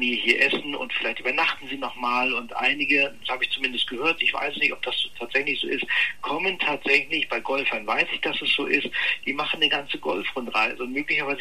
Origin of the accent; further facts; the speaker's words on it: Schleswig-Holstein, Germany; born there; also born or lived in Hamburg; Ich bin in Schleswig-Holstein geboren, habe dann zwar fast 25 Jahre in Hamburg gelebt und bin dann irgendwann wieder zurück nach Schleswig-Holstein und ich bin leidenschaftlicher Schleswig-Holsteiner.